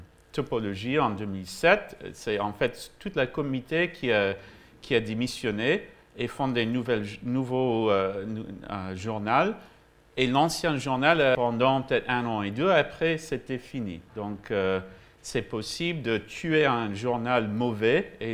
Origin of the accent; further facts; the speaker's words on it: Canada; French is a second language; je suis canadien, je vais faire un bilingue, je vais essayer de parler français, mais les mots, c'est en anglais.